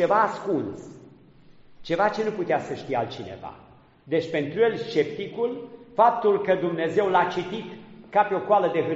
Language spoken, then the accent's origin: Romanian; Romania; Deci noi toți ne numim oameni, suntem români, vorbim românește, noi suntem români, nu?